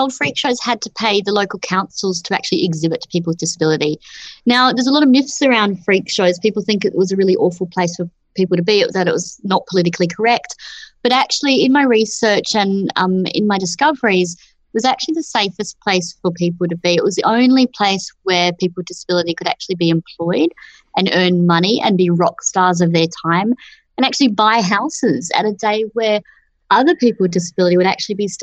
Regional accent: Brisbane, Queensland, Australia; I grew up in Brisbane

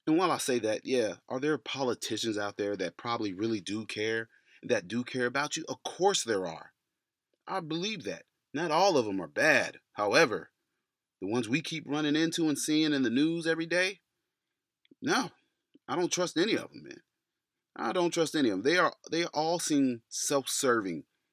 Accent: United States; No, we're not. Because we are the American working class and we actually have to work.

